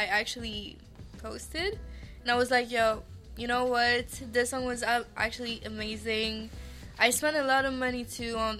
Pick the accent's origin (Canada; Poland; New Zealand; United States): Canada; Montreal, Quebec; So, actually … I'm 20 years old. I'm from Montreal.